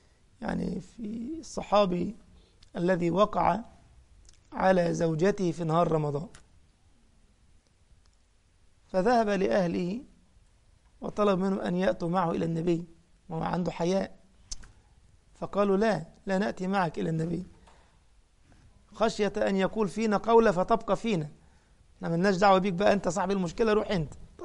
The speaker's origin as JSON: {"language": "Arabic", "country": "Egypt", "said": "أنا من مصر ومش معهود عندنا الجراد، لكن في الخليج معهود، في بلاد المغرب معهود صح، إنما عندنا في مصر ما لا نعهده، إنما أنا لما روحت السعودية رأيته"}